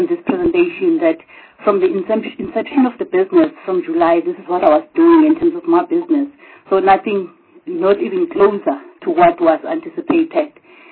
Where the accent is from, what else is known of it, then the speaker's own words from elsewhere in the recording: Durban, KwaZulu-Natal, South Africa; I'm coming from Durban. I'm coming from Durban, and I was working for the company Transnet.